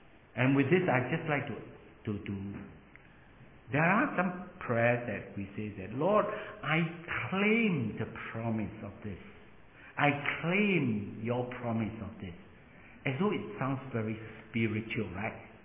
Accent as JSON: {"language": "English", "country": "Singapore", "said": "I come from Singapore."}